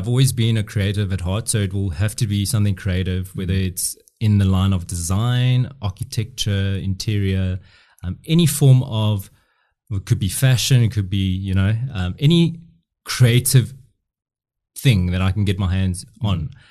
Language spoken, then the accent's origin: English; Bloemfontein, Free State, South Africa; born there; I was born in Bloemfontein, you know